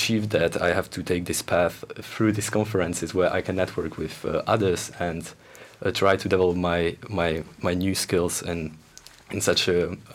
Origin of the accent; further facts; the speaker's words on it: Slovakia; English is a second language; I come from Slovakia and I represent the country of Nigeria at this current conference.